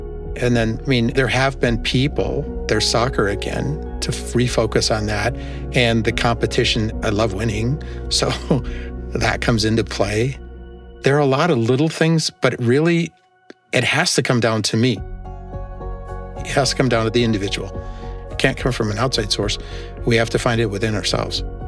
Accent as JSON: {"language": "English", "region": "Wisconsin", "country": "United States", "tie": "born or raised there", "said": "I tell my students, hey, I'm just like you. I was raised in Wisconsin."}